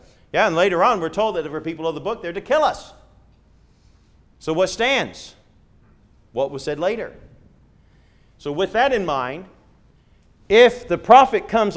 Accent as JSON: {"language": "English", "region": "England", "country": "United Kingdom", "tie": "born or raised there", "said": "I grew up playing soccer in England."}